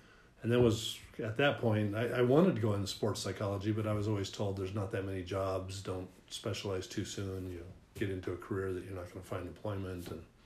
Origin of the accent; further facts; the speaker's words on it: Denver, Colorado, United States; I grew up in the Denver area. So I'd go to the Nuggets games or the Broncos games or minor league baseball or whatever.